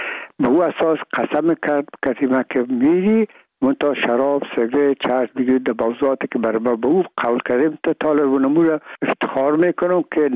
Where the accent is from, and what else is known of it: Afghanistan